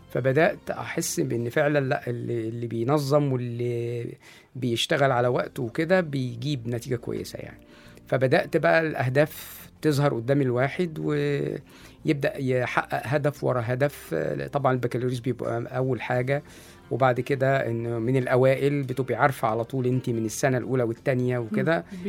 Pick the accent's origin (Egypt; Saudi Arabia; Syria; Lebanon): Egypt; Cairo, Cairo Governorate; born there; أنا مولود في شبرا